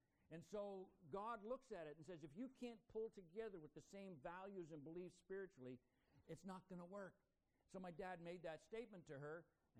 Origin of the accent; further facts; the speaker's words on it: Montreal, Quebec, Canada; I was raised in Montreal. And so I was raised in a Brethren background as a result of it.